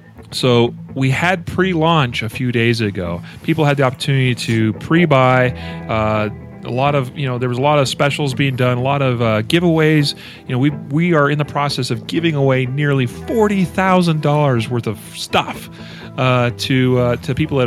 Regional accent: Idaho, United States; my home state of Idaho

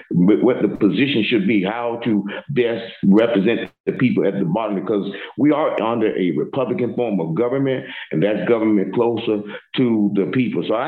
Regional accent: Homestead, Florida, United States; I'm no stranger to this process. I grew up in Homestead, Florida City.

